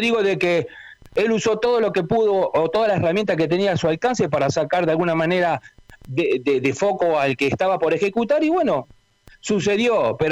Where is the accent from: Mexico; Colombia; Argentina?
Argentina; Santa Fe; Porque realmente yo soy santafesino